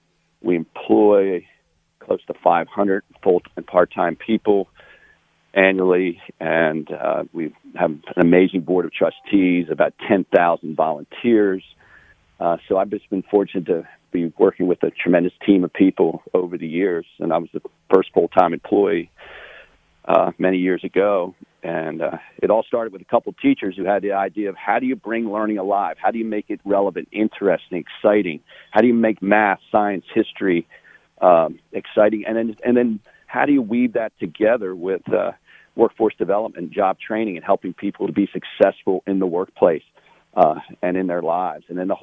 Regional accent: Baltimore, Maryland, United States; born there; Well, I was born in Baltimore, and … go back a lot of years.

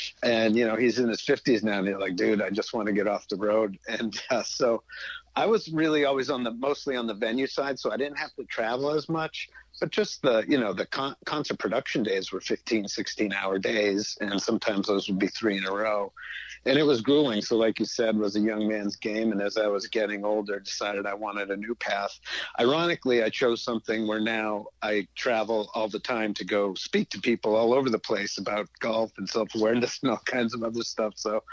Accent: Watertown, United States; also born or lived in California; I am in Watertown. I am a local guy. I grew up in Watertown. I lived in California for about 20 years, and mostly in L.A.

